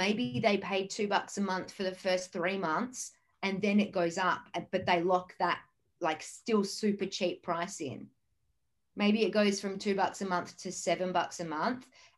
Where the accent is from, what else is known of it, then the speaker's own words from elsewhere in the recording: Australia; I feel like as an Australian